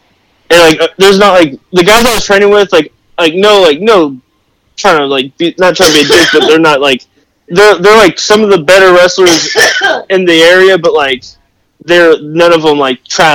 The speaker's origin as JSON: {"language": "English", "region": "Kentucky", "country": "United States", "tie": "born or raised there", "also_born_or_lived": "Indiana", "said": "Growing up, like, I was born in Indiana, but, like, at like the age of 3, we moved to Kentucky to help take care of my grandma"}